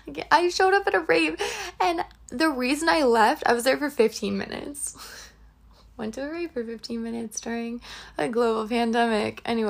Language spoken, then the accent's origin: English; United States; I'm an American. I deserve my choice.